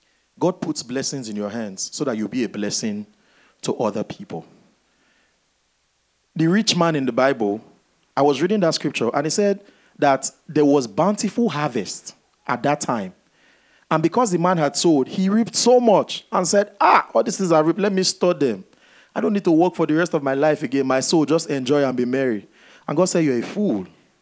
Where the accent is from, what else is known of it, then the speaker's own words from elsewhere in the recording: Nigeria; moved away; Each and every one of us here, 95% of us here, we came from Nigeria. When we came, we didn't have anything.